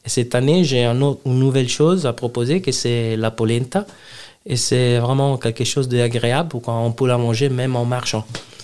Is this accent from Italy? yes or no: yes; Italy; French is a second language; on est italienne et du coup, on ramène dans les assiettes vraiment des plats italiens 100%.